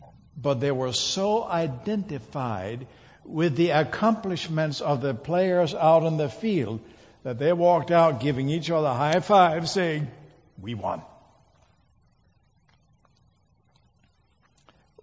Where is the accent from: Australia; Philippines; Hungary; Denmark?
Denmark; English is a second language; now in United States; because I'm from Denmark, I grew up with a game called soccer, not American football.